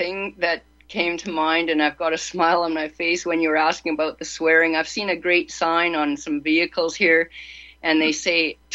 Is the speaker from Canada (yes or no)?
yes; Canada; we all grew up here in Canada